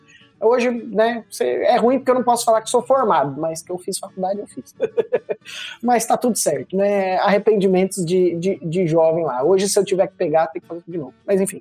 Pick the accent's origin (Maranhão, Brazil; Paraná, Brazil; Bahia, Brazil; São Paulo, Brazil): São Paulo, Brazil; comecei como técnico de informática na grande capital de São Paulo, fui nascido e criado na capital.